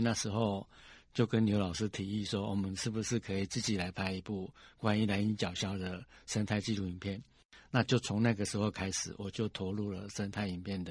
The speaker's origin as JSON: {"language": "Chinese", "country": "Taiwan", "tie": "born or raised there"}